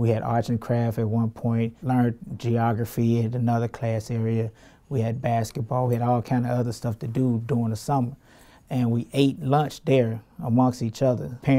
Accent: Gary, Indiana, United States; I was born and raised in Gary, Indiana. I grew up on the west side of town on Clinton Street, two blocks from Westside High School.

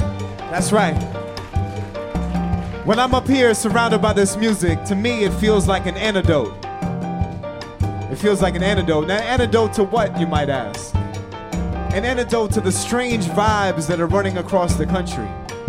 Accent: New York City, New York, United States; I'm very proud to have grown up in New York City. Because when I grew up in New York City, I was surrounded by people of all cultures, all backgrounds.

